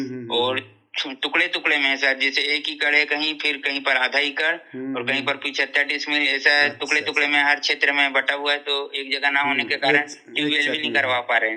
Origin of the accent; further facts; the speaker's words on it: Chhattisgarh, India; आपके तरफ जाए तो जैसे ही हम लोग सरगांव मनियारी पुल पार करते हैं तो हम मना बिलासपुर जिला मिल जाता है। और इस साइड हमारे गांव के बगल में ही 10 या 8 किलोमीटर के दूर में ही बेमेतरा जिला मिल जाता है।